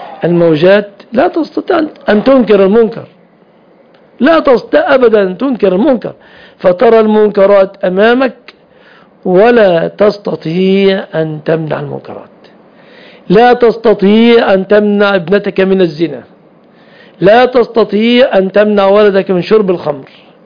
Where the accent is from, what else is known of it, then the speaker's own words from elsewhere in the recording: Mansoura, Dakahlia, Egypt; نذهب من بلادنا المنصورة إلى القاهرة